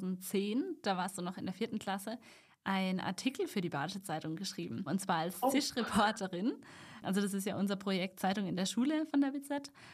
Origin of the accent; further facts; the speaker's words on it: Münstertal, Baden-Württemberg, Germany; das ist auch eine Gemeinsamkeit von uns beiden, weil wir kommen beide aus dem Münstertal.